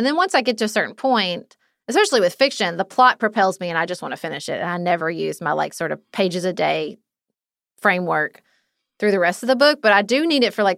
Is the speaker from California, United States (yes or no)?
no; Paducah, Kentucky, United States; he is from my hometown of Paducah, Kentucky.